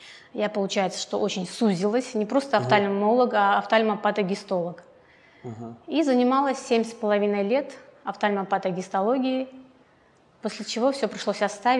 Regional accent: Dagestan, Russia; now in Norway; Я родом из Дагестана, по профессии я врач-офтальмолог. В Норвегии оказалась по случаю замужества.

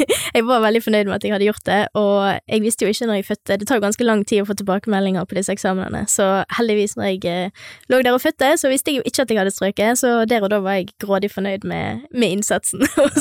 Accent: Tysnes, Vestland, Norway; Vi var både ute på Tysnes, på gården der jeg kommer fra.

